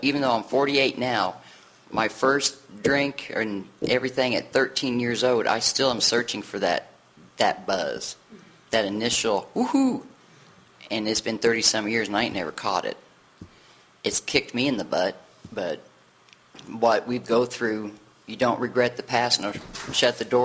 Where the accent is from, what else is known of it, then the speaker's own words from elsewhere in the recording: Washington, Indiana, United States; now in Evansville, United States; I decided to move here because I'm not from Evansville originally, from Washington, Indiana.